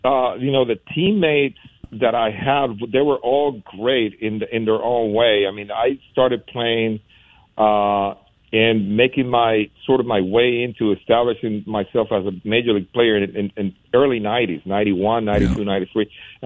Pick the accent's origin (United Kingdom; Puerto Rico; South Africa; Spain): Puerto Rico; growing up in Puerto Rico